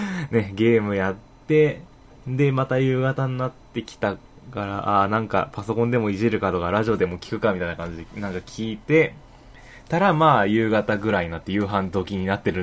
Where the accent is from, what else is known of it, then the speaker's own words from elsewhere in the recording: Nagoya, Aichi, Japan; 私の地元のね、名古屋グランパス8の選手が誰一人として選ばれないっていうね。